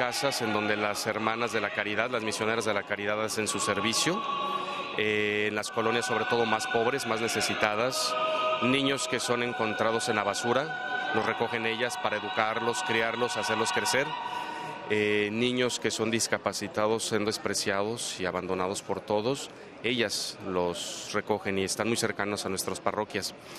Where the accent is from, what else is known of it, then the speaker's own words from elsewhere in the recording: Tlalnepantla, State of Mexico, Mexico; Somos de México, de la diócesis de Tlalnepantla.